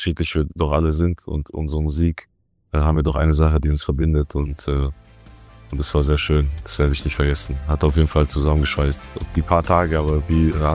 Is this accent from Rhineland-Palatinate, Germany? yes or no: yes; Rhineland-Palatinate, Germany; Ich komme ja aus Rheinland-Pfalz.